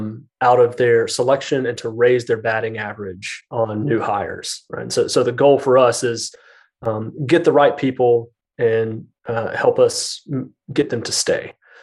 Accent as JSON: {"language": "English", "region": "Alabama", "country": "United States", "tie": "born or raised there", "said": "I grew up in South Alabama in a town of about 40,000 people. Mom taught school, dad sold cars."}